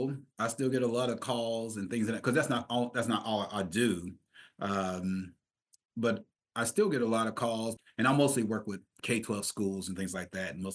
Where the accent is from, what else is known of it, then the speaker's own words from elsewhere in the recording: Kentucky, United States; But yeah, I'm from Southeast Kentucky.